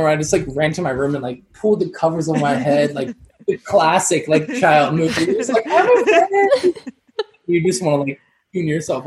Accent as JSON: {"language": "English", "town": "Jacksonville Beach", "region": "Florida", "country": "United States", "said": "Okay, so when I was younger, I'm from Jacksonville Beach, Florida."}